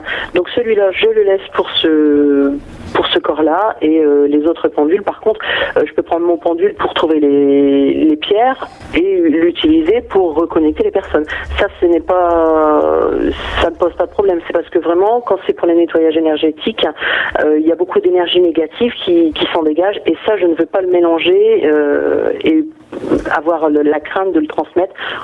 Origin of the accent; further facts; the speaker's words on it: Armentières, Hauts-de-France, France; Moi je suis d'Armentières, près de la frontière belge.